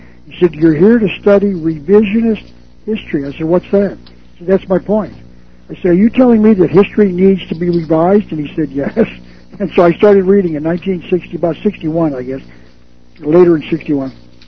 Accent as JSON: {"language": "English", "region": "Arizona", "country": "United States", "lives_now": "California, United States", "said": "I didn't know anything about California politics. I'm from Arizona."}